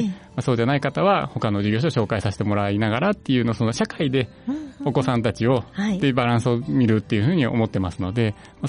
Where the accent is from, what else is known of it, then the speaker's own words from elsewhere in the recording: Anjo, Aichi, Japan; 安城市の方で、まあ、デンパークの近くのちょっと、ええ、田んぼの多いところでございます。